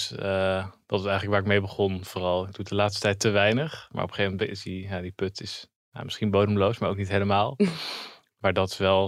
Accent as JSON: {"language": "Dutch", "town": "Zutphen", "region": "Gelderland", "country": "Netherlands", "said": "Ja, ik kom uit Zutphen oorspronkelijk."}